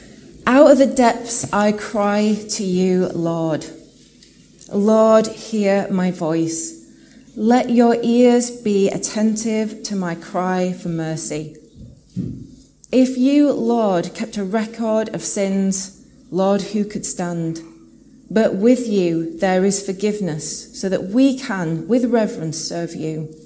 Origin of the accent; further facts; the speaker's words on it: Leeds, Yorkshire and the Humber, United Kingdom; I'm from East Leeds.